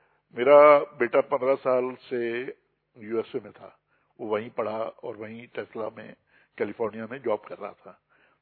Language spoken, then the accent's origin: Hindi; Rudrapur, Uttarakhand, India; मैं रुद्रपुर उत्तराखंड से आया हूँ।